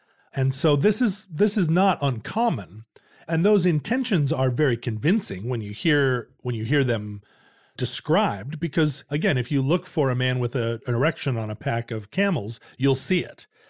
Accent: Alaska, United States; But growing up in Alaska, we had the outdoors to play

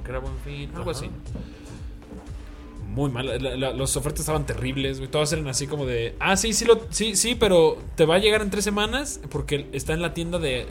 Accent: Mexico; Yo salí de México a los 18 por primera vez. Entonces, no, como a los 20.

